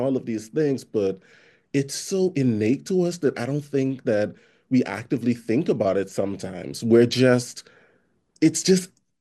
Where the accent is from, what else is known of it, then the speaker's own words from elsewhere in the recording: Bahamas; I think has been born and bred in the Bahamas. If there's one thing that I want people to take away from all of this, I think it's just that point right there that Bahamians are so expressive.